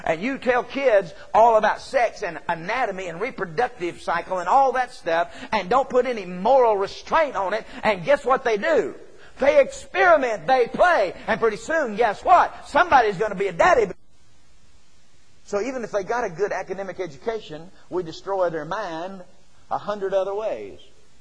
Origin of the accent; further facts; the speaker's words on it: United States; It's a free country. They do whatever they want to. I believe that. I'm an American.